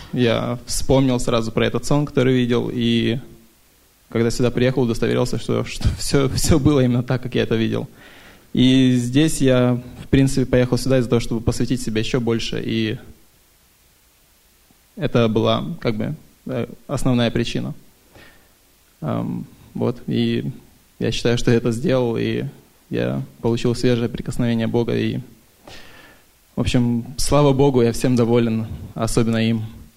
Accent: Oslo, Norway; Я приехал сюда из Норвегии, Осло.

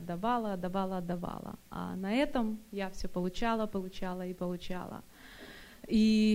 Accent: Sacramento, California, United States; я из Сакраменто.

